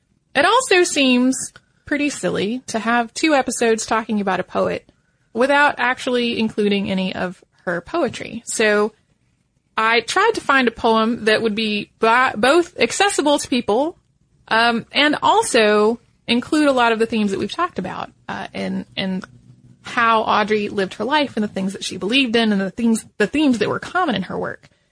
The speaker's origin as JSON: {"language": "English", "town": "Philadelphia", "region": "Pennsylvania", "country": "United States", "tie": "born or raised there", "also_born_or_lived": "Poland", "said": "I was born in Poland, but I was only 6 months old when my parents and I immigrated to the United States, settling in the Philadelphia area."}